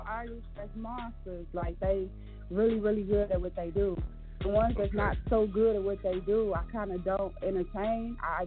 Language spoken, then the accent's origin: English; Chicago, Illinois, United States; I'm from Chicago.